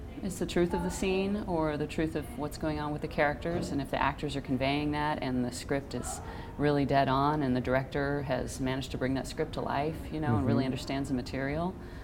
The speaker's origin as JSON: {"language": "English", "town": "Anchorage", "region": "Alaska", "country": "United States", "tie": "born or raised there", "also_born_or_lived": "Palmer", "said": "Yeah, for the most part. I mean, I was born here in Anchorage, moved to the Valley when I was about 4 or 5 years old, and we lived out there for 10 years in Palmer, and then moved"}